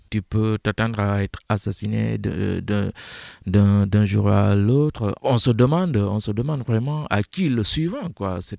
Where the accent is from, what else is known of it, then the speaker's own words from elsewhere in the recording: Guinea; je suis guinéen. Je viens de la Moyenne Guinée, entre la Basse-Côte et la Haute-Guinée.